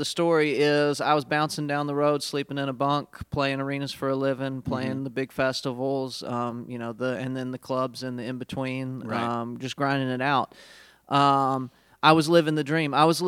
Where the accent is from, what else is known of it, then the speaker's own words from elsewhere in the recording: Memphis, Tennessee, United States; also born or lived in Jackson, Mississippi / York, Pennsylvania; I was born in Jackson, Mississippi. Then I moved to Memphis when I was four. Age 11 through 17, I spent in York, Pennsylvania. Then to Jackson, Tennessee for ages 18 and 19, and then back to Memphis.